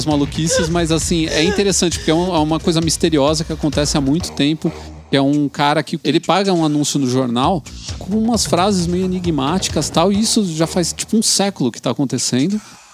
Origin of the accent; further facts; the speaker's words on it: Paranavaí, Paraná, Brazil; Sou de Paranavaí, Paraná.